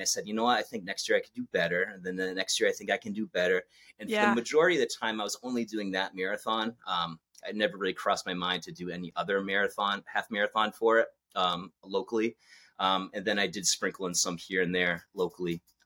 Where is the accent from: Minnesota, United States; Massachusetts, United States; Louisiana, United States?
Massachusetts, United States; Boston; you know, I'm 50 minutes from Boston. Boston kid.